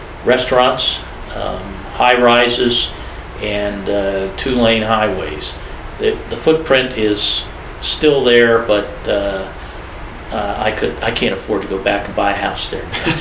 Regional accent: Bethesda, Maryland, United States; I grew up in Bethesda, suburb of Washington, D.C.

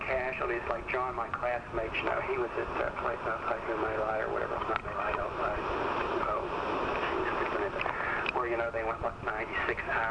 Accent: Pittsburgh, Pennsylvania, United States; and I decided to, since I was from Pittsburgh, to go back to the University of Pittsburgh.

